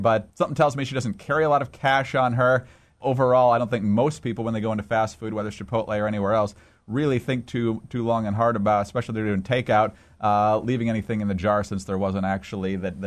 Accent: Midwest, United States; Well, as a Midwesterner, I know that she was probably on the Ohio Turnpike.

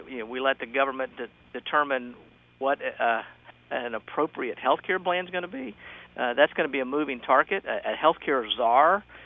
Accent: Orlando, Florida, United States; I mean, I grew up in Orlando. My net's pretty wide in Central Florida.

